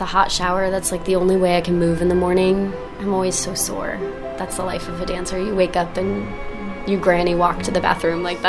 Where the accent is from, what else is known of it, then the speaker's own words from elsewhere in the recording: the South, United States; moved away; I grew up in the South, so I always ate a lot as a kid. And then when I moved away from home here with the ballet and everything